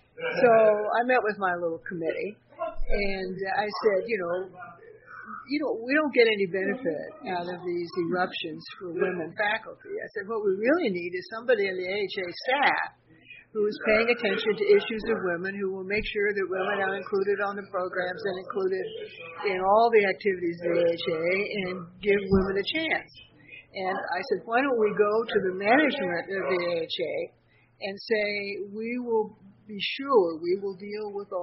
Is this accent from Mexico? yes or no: no; Indiana, United States; I was from Indiana, and old line Protestant and Danish immigrant family.